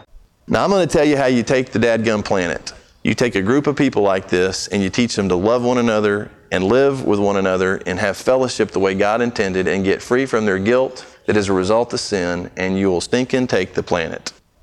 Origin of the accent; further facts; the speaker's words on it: Brazil; I grew up in Brazil.